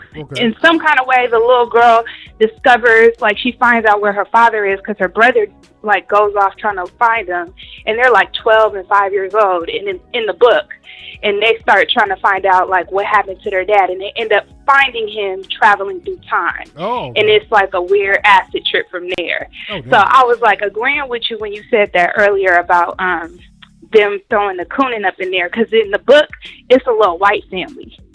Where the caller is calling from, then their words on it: Oakland, California, United States; I'm calling from Oakland.